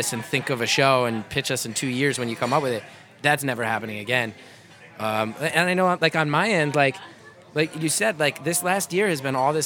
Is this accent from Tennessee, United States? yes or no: no; New Jersey, United States; Nobody's going to come in 15 years to hear me do like my joke about growing up in Jersey